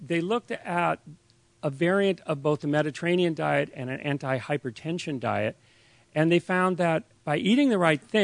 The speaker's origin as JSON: {"language": "English", "town": "San Francisco", "region": "California", "country": "United States", "tie": "born or raised there", "said": "Now, I grew up in San Francisco, and I know it's a foggy place"}